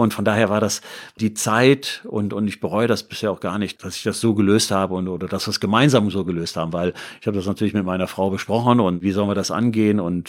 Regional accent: Düsseldorf, North Rhine-Westphalia, Germany; ich bin Düsseldorfer und Fortuna ist mein Verein.

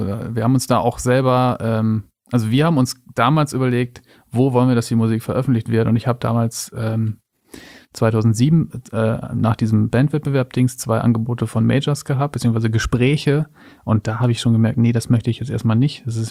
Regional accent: Flachsmeer, Lower Saxony, Germany; Ich bin ja in Flachsmeer aufgewachsen, was zwischen Leer und Papenburg liegt und so.

